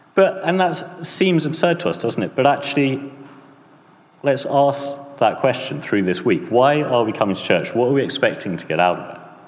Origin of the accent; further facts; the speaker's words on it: United Kingdom; We're British, gets a bit touchy-feely.